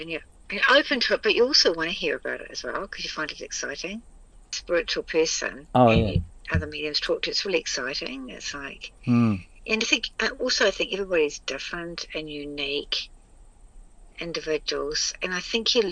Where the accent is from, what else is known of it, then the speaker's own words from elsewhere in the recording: Hawaii, United States; we're just from Hawaii.